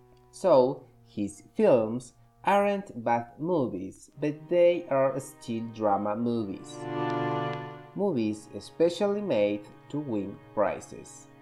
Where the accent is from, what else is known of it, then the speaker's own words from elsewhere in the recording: Mexico; English is a second language; As you know, I'm from Mexico, and currently, I live in Mexico.